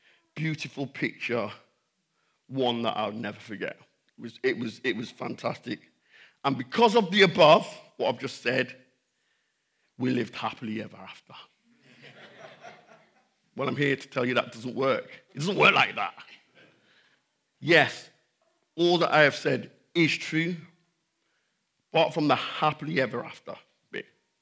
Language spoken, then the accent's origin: English; Jamaica; Different cultures came into, I'm Jamaican